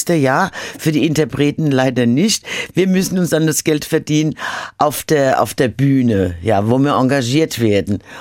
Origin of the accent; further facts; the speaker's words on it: Mainz, Rhineland-Palatinate, Germany; Bei uns in Mainz war auch das vom Musikalischen halt nicht so bekannt und hochgegriffen wie in Köln.